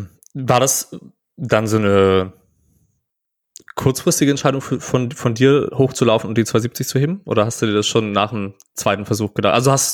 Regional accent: Greifswald, Mecklenburg-Vorpommern, Germany; vor allem weil das so weit weg ist, auch von da, wo ich herkomme, von Greifswald her immer wieder alles schön weit weg

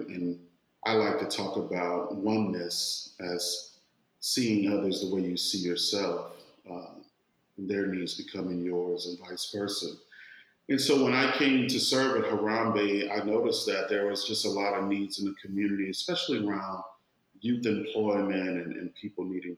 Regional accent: New Orleans, Louisiana, United States; I was born and raised in the Ninth Ward of New Orleans

